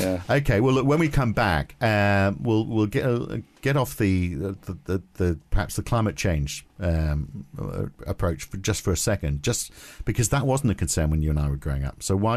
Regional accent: United Kingdom; I was growing up in the UK.

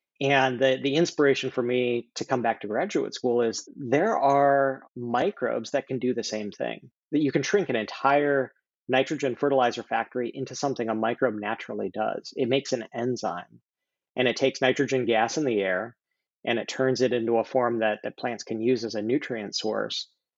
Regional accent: Wyoming, United States; I grew up in Wyoming and had grandparents in Michigan.

